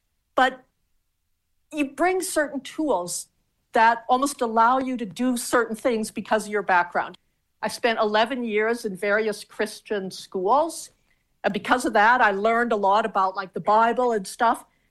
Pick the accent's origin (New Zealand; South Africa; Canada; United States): Canada; I don't feel like because I'm Canadian, I had to study Canadian history.